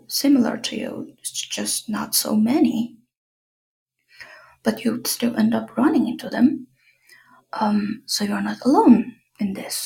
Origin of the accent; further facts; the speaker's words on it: China; I grew up in China as a non-Han person, so from a ethnic group that is not the mainstream